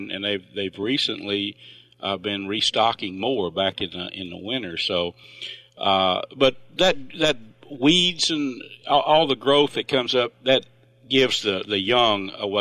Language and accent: English; Texas, United States; You know, I was raised up in Red River County